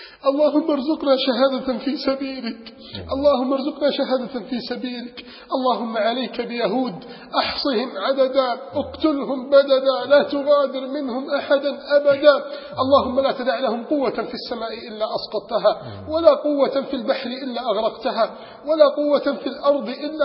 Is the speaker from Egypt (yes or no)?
yes; Alexandria, Alexandria Governorate, Egypt